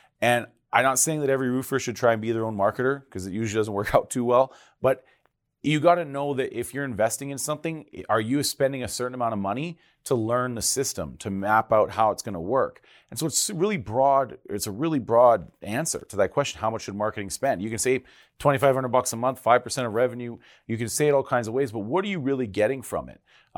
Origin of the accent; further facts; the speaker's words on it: Canada; Being Canadian